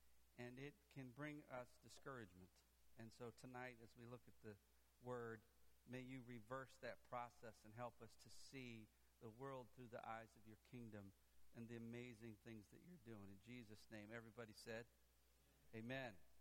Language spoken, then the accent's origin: English; Wyoming, United States; born there; I was born in Wyoming, which means I'm an endangered species.